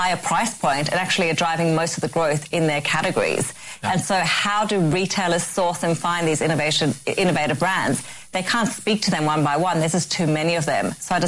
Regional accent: Sydney, New South Wales, Australia; accent: faint Australian; also born or lived in South Africa / London; I was born in South Africa, lived in London for a bit, and most of my time in Australia.

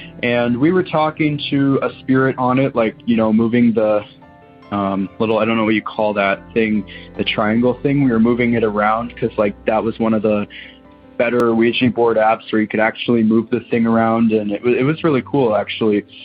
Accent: Waterloo, Ontario, Canada; I'm from Waterloo, Ontario, Canada.

